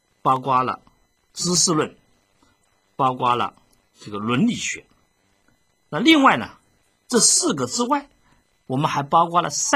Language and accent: Chinese; China; 我们中国人来讲啊，那你讲学术大概就没有所谓的这个哲学的这种分类